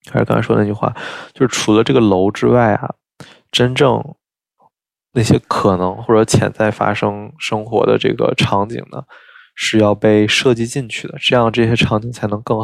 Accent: Beijing, China; 我作为一个在北京长大，然后生活在北京的这样一个学建筑人来说

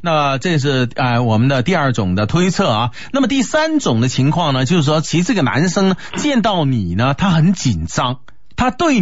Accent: China; 我们中国人嘛，是礼仪之邦啊。

